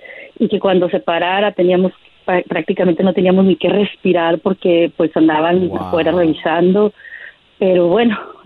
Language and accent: Spanish; Zacatecas, Mexico; also born or lived in Aguascalientes; now in Washington, D.C., United States; Nací en Aguascalientes, crecí en Zacatecas, pero ahorita estoy radicando en Washington, D.C.